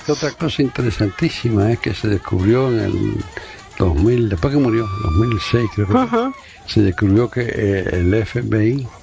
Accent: Cuba; Miño es un nombre que conozco yo de niño, porque en Cuba se vendía un chorizo enlatado.

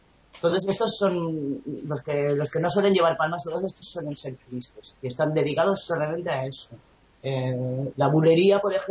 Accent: Balearic Islands, Spain; teniendo la mitad de mi familia, que son de Málaga, por mi madre, pues me daba mucha rabia estar en Mallorca, en el sitio donde no tenía el flamenco como algo que lo ves desde pequeño, y me daba mucha rabia como española no conocer nada de flamenco

